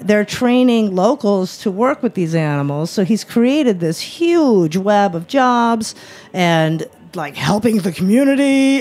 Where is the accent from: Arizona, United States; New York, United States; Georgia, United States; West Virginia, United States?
New York, United States; And I loved it as a New Yorker to be able to bring this urban legend to truth